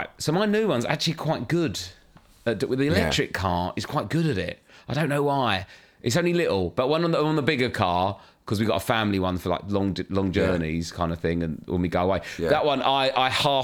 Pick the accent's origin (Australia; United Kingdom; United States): United Kingdom; Liverpool, North West England; I've kept my accent already. You can tell I'm from Liverpool.